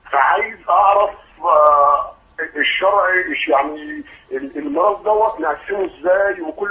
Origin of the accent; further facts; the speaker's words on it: Kafr El Sheikh, Kafr El Sheikh Governorate, Egypt; من كفر الشيخ.